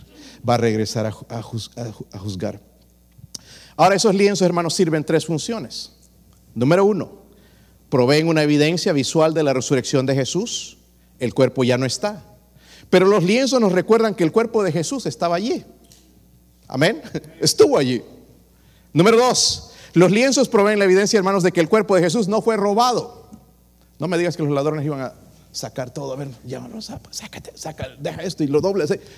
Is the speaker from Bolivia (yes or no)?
yes; Bolivia; also born or lived in Honduras; Allá en Bolivia hoy están haciendo muchos. Yo soy de Bolivia, mitad boliviano, mitad de Honduras, mitad de todo lado, por aquí, por allá.